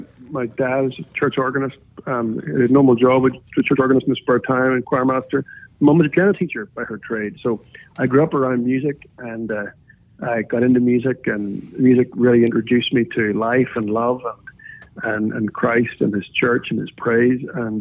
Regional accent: Ireland; I'm Irish. I'm a classical musician. I grew up in a home that sang hymns and had hymn sings all the time.

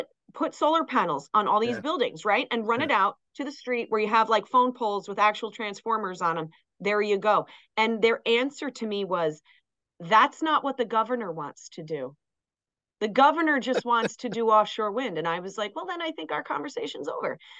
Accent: New York, United States; I'm originally from Long Island.

